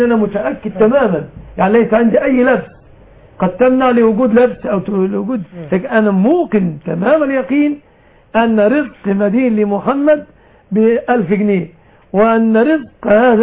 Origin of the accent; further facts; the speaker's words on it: Egypt; بلادنا مصر